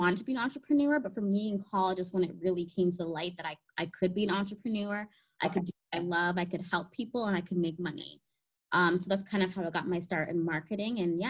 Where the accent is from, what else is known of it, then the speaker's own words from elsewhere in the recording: Canada; But born and raised in Canada. I love living here. The diversity is amazing. And yeah, I'm just really happy and proud to be Canadian.